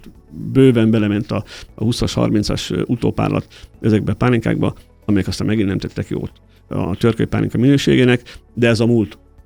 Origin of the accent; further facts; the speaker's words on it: Gyulakeszi, Veszprém County, Hungary; én mondtam, hogy Gyulakesziben nőttem fel, ez a Csobánc hegytövében lévő kis falu, és az én szüleim, nagyszüleim gazdálkodó paraszt emberek voltak